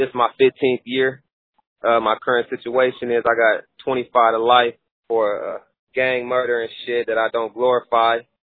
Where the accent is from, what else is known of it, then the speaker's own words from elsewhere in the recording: San Diego, California, United States; also born or lived in Oakland, California; See, man, I come from out that skyline San Diego, man. But, you know, I was born in Oakland, California. You feel me? North Oakland, West Oakland.